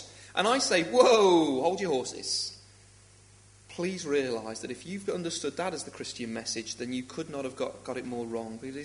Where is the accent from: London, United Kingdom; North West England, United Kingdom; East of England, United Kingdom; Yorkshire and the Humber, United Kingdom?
North West England, United Kingdom; Liverpool; I feel a little bit soiled by it today because I'm from Liverpool